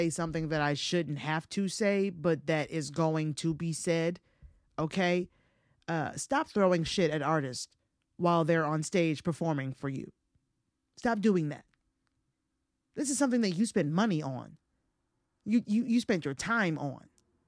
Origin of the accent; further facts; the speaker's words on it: Georgia, United States; they had those when I was growing up in Georgia.